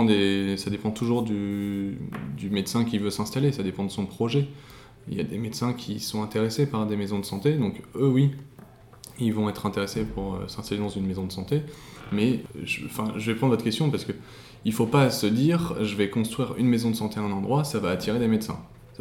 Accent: Lille, Hauts-de-France, France; now in Compiègne, France; je m'installais dans la région, que je ne connais absolument pas, je viens de Lille. J'ai suivi ma compagne pour habiter à Compiègne

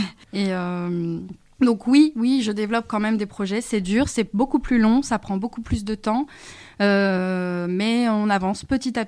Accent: Crépy-en-Valois, Hauts-de-France, France; also born or lived in Senlis; Je suis de Crépy, donc je suis une artiste chorégraphe danseuse, née à Senlis, donc j'ai toujours vécu à Crépy en Valois.

